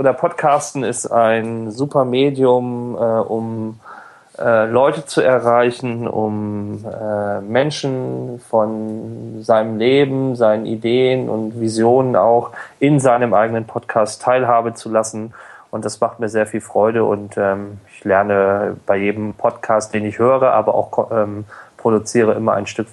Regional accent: Oldenburg, Lower Saxony, Germany; born there; now in Braunschweig, Germany; Ich komme aus Deutschland und bin geboren in Oldenburg, lebe aber in Braunschweig.

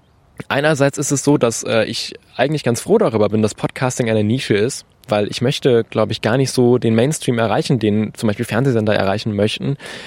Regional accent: Herne, North Rhine-Westphalia, Germany; Ich bin aus Herne in Deutschland, einer wunderschönen Stadt im Ruhrgebiet.

